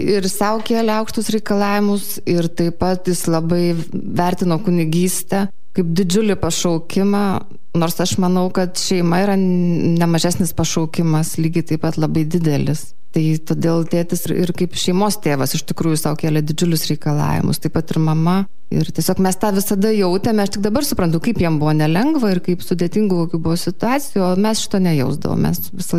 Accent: Telšiai, Telšiai County, Lithuania; also born or lived in Žemaičių Kalvarija / Skuodas / Šiluva; aš gimiau Žemaičių Kalvarijoje, paskui mes gyvenam Telšiuose, Skuode, po to vėl grįžom į Telšius, tada Šiluva

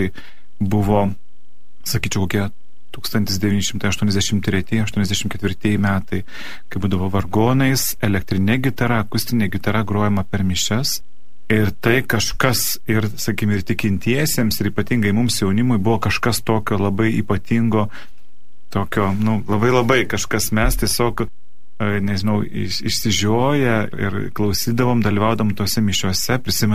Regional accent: Telšiai, Telšiai County, Lithuania; Galbūt galėčiau dar sugrįžti dar šiek tiek anksčiau, kadangi esu kilęs iš Telšių

